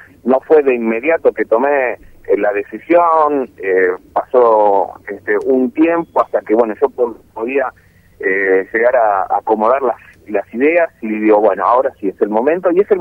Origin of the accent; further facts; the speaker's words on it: Misiones, Argentina; born there; figuro en los papeles que soy misionero. Sí. Esa es otra de las cuestiones. En mi documento, tanto el mío como el de mi hermana, figura que nacimos en Misiones.